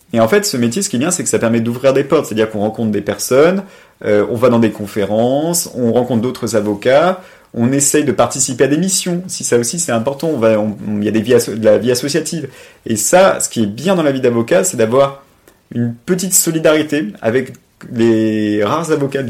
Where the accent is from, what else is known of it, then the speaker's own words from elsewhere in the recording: Paris, Île-de-France, France; moi j'ai grandi non seulement à Paris, mais double peine dans le 16e arrondissement. Donc c'est-à-dire que j'ai grandi dans le 16e et étudié à Assas